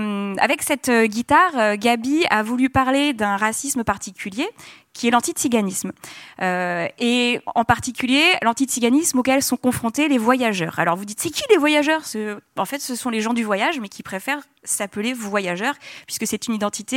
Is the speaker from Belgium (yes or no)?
no; France; On est français